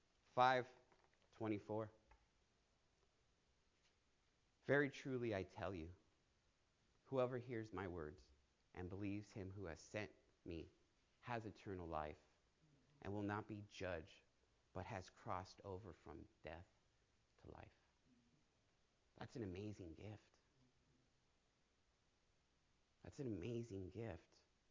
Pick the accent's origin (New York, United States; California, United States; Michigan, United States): California, United States; I come from California, Sodom, Gomorrah.